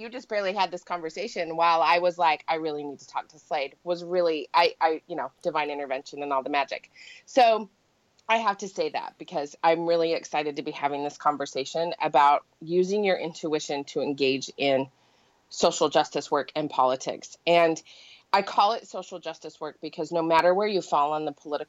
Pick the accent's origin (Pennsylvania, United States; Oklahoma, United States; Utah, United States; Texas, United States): Utah, United States; And so, you know, and I come from a conservative place. I was born and raised in Utah.